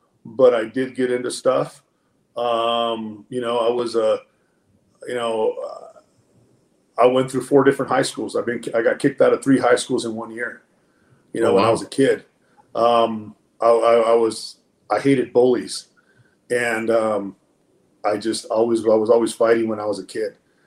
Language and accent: English; Los Angeles, California, United States; You know, I grew up in East LA, they were in La Puente, and you know, we didn't have a whole lot of anything